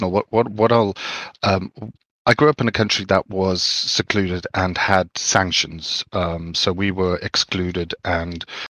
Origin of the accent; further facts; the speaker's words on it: Zimbabwe; Yeah, sorry, I grew up in Zimbabwe, and it created a society that was very insular.